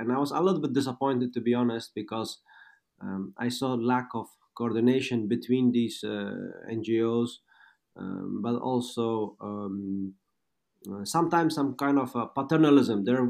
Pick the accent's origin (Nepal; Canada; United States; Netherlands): Netherlands; You can imagine growing up in Netherlands, you also realize, wow, I'm so privileged.